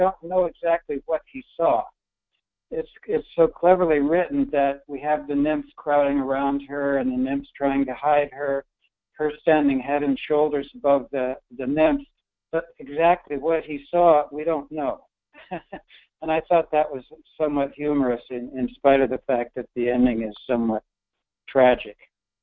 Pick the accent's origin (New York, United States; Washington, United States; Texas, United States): Texas, United States; Dallas; from Dallas.